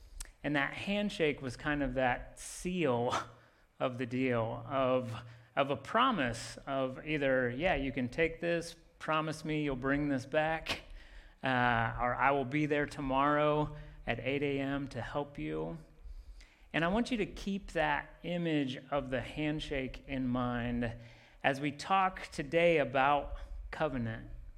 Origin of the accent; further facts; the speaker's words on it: Indiana, United States; I grew up outside of a very small town in Indiana. I grew up surrounded by cornfields.